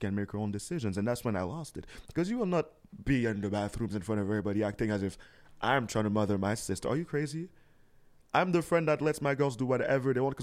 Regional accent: Montreal, Quebec, Canada; I'm from Montreal. Ça va?

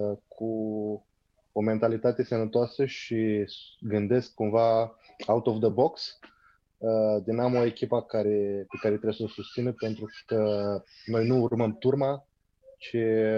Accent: Bârlad, Vaslui County, Romania; also born or lived in Iași; now in Montreal, Canada; Stau în Montreal, din România, deloc sunt din Bârlad, dar am stat mai mult de jumătate din viață în Iași.

